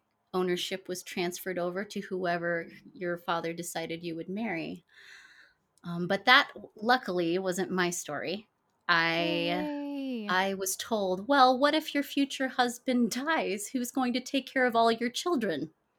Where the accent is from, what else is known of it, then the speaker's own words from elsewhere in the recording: Chicago, Illinois, United States; born there; I am a proud Filipina American. I'm the first of my family born in the U.S. I was born in Chicago.